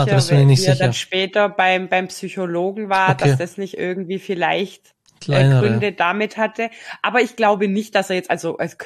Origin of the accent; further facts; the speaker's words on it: Ludwigsburg, Baden-Württemberg, Germany; Ich war in Ludwigsburg, also in meiner alten Heimat.